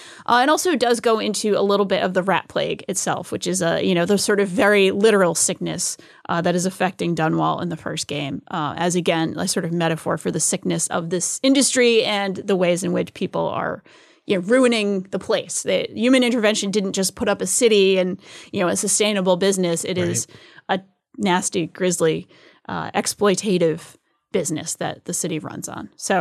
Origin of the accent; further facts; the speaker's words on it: New England, United States; Growing up in New England, I used to go to whaling museum.